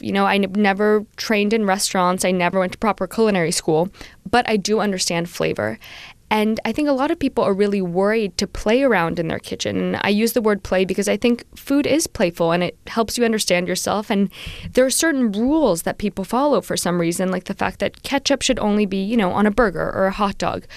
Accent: Los Angeles, California, United States; moved away as an adult; also born or lived in Prague / London; You know, I sound like this. I'm American. I grew up in Los Angeles, but my family's French. My mom is also Greek-American. So I've traveled a lot growing up.

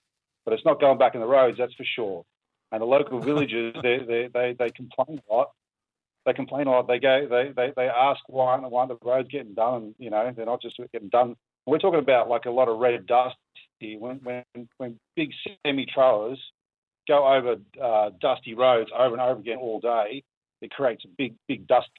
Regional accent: Wollongong, New South Wales, Australia; I'm from Wollongong.

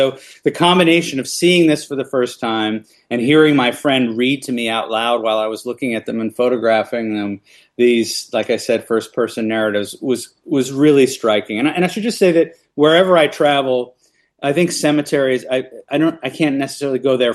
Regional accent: United States; which as an American is a complicated thing to do at any time

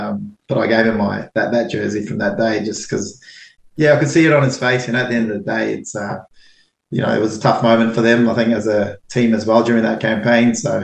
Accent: Fiji; now in Auckland, New Zealand; as a young fella growing up in Fiji, Sevens was huge, and, you know, that's all we watched. Moving over to Auckland

